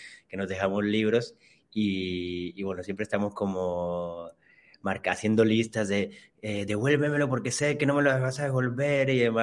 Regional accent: Madrid, Community of Madrid, Spain; also born or lived in Cali, Colombia; nací en Cali, en Colombia, pero me he criado en Madrid y llevo aquí desde los 9 años.

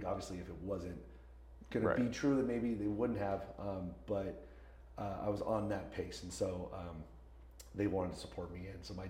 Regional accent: La Cañada, California, United States; also born or lived in Huntington Beach; Grew up in La Cañada, suburb outside of Pasadena. And then I was there until about freshman year. And then we moved to Huntington Beach for my last 3 years of high school.

